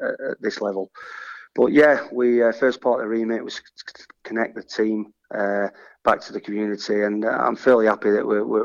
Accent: Preston, North West England, United Kingdom; obviously, because I'm from Preston, I'm around the area

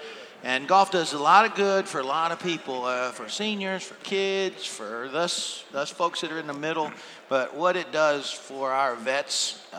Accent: South Carolina, United States; And I grew up in South Carolina, product of the public school system there, and would play a lot of golf in Myrtle Beach

